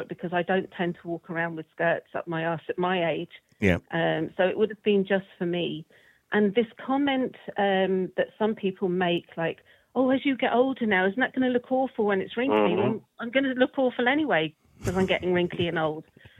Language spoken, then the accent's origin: English; London, United Kingdom; When I grew up in London, my best friend was Pakistani.